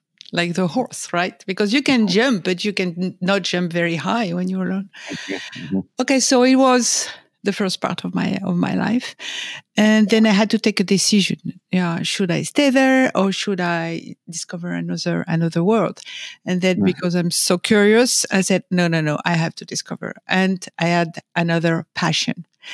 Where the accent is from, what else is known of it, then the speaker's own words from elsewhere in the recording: France; English is a second language; Okay, so I was born and raised in France, as my accent can tell you. And I spent my first, I grew up in the middle of horses. And I grew up as a short jumper.